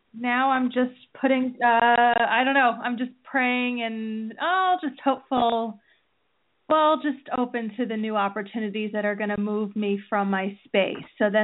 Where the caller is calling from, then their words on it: New Jersey, United States; Hi, I'm calling from New Jersey.